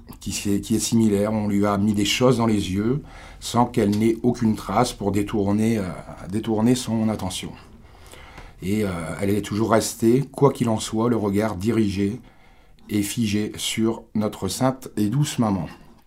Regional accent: Paris, Île-de-France, France; je suis parisien, j'habite en banlieue parisienne.

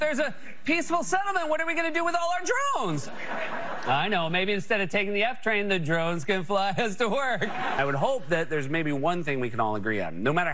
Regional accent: New York City, New York, United States; As a New Yorker, I just want to say I really appreciate knowing that this is where my tax dollars are going

